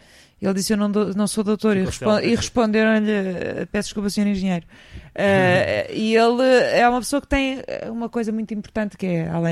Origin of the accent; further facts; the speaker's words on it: Rio de Janeiro, Brazil; born there; Rio de Janeiro, onde eu nasci.